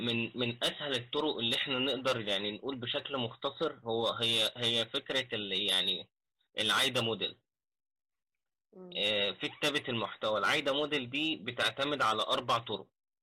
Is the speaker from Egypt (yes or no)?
yes; Egypt; من مصر، عندي 28 سنة.